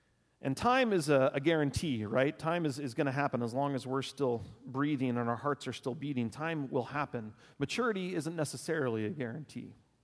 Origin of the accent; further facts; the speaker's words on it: La Porte, Texas, United States; also born or lived in Beaumont; I was like a, you know, fifth grader, sixth grader. She was into high school when we moved from LaPorte, Texas, southeast Houston, to Beaumont, almost to the Louisiana border there on the Gulf Coast of Texas.